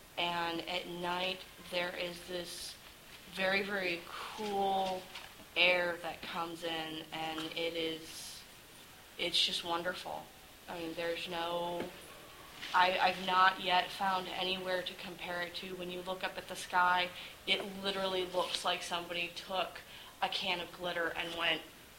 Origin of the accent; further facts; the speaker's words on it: Ohio, United States; And the other place is actually where I grew up. I grew up on the Cuyahoga River, and it is A lot of people think Ohio is flat. That part of Ohio is far from flat. If anybody tells you Northeast Ohio is flat, call them crazy.